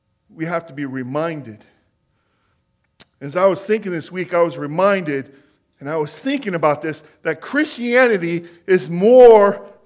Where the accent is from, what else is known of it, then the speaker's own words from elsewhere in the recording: California, United States; You know, growing up in Northern California, I know what it's like to float down a river.